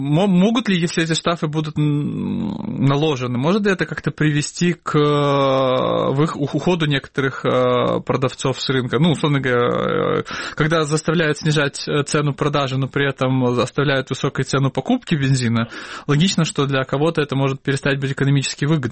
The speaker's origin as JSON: {"language": "Russian", "region": "Crimea", "country": "Ukraine", "said": "я как обычный крымчанин, у которого есть машина"}